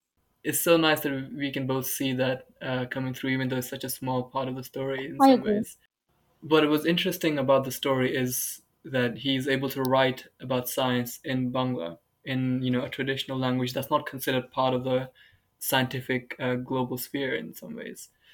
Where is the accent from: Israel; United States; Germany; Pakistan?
Pakistan; So I know, as a Pakistani person, Urdu is not seen as a scientific language either.